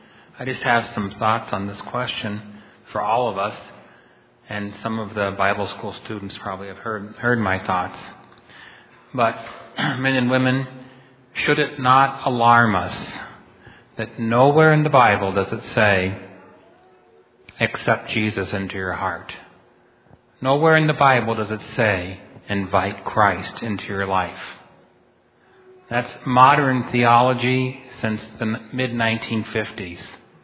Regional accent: United States; And I said, well, I'm an American.

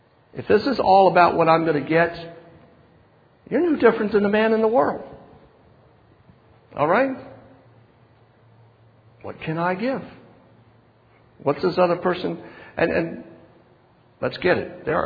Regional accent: Maryland, United States; In my grown-up years, I came from Washington County, Maryland.

